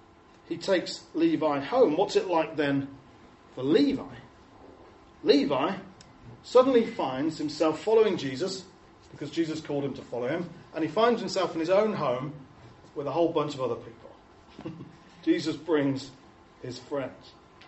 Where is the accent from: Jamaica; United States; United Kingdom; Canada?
United Kingdom; because we're British, so we feel really awkward about saying no.